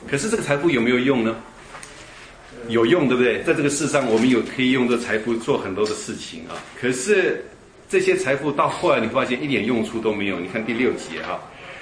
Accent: China; 我们中国人有储蓄的美德，对不对？

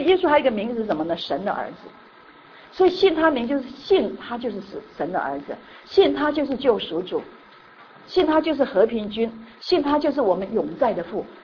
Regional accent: China; 那犹太人取名字跟我们中国人一样有意义

